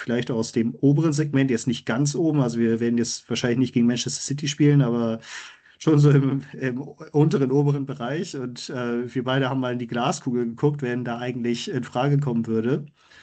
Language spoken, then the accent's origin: German; Schleswig-Holstein, Germany; quasi einmal durch mein Heimatland Schleswig-Holstein durch nach Dänemark